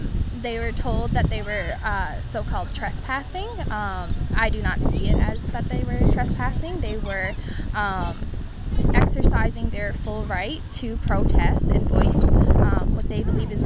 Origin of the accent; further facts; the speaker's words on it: Newfoundland and Labrador, Canada; I'm from Labrador, my family is as well.